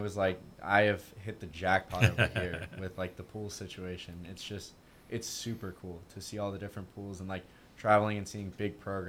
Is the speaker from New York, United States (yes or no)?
no; Burney, California, United States; My hometown, specifically in Burney, our high school was practicing at the Burney City pool.